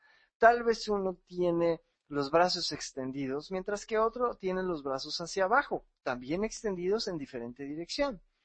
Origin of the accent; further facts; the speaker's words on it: Mexico; los mexicanos inmediatamente hacemos amistad.